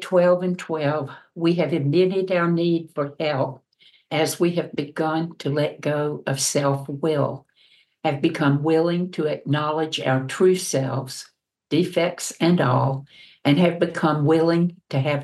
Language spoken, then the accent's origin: English; United States; I'm an American, and there is a lot of uncertainty in this country right now.